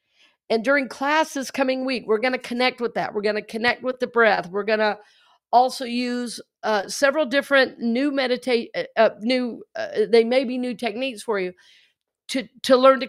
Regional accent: Red Oak, Georgia, United States; you know, I'm from Red Oak, Georgia. I cannot fathom what this is.

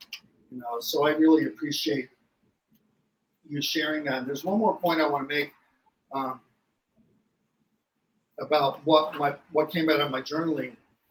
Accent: Florida, United States; when I was growing up in the Methodist Church in the South in a small town in Central Florida.

